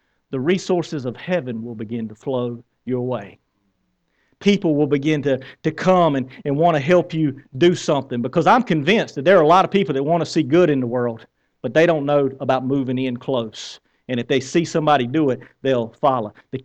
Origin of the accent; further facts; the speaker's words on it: the South, United States; accent: Southern; But I'm going to say this in my good southern accent.